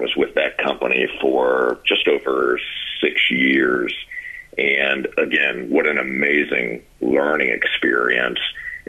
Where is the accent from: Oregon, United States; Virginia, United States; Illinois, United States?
Virginia, United States; Richmond; moved away as an adult; also born or lived in Ohio; now in Florida, United States; So I was born and raised in Virginia, specifically Richmond, Virginia, and I lived there until I was around 19 or 20 years old, and then I moved to Ohio due to career choice and job opportunities.